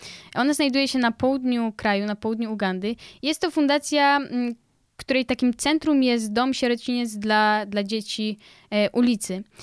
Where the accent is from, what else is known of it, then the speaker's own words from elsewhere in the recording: Kraków, Lesser Poland, Poland; Bo ja jestem z Krakowa, teraz jesteśmy u Ludwika, czyli w Kielcach.